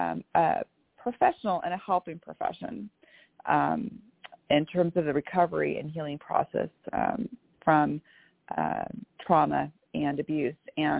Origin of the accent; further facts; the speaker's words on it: Bellevue, Washington, United States; I'm from Bellevue, Washington.